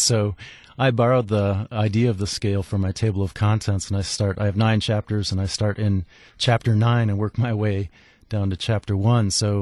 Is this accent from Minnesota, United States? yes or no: yes; Minneapolis, Minnesota, United States; I grew up in Minneapolis, and my family has a cabin in northern Minnesota.